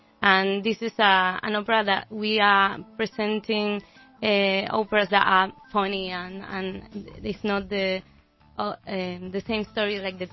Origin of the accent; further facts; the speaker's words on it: Panama; I am from Panama, yes.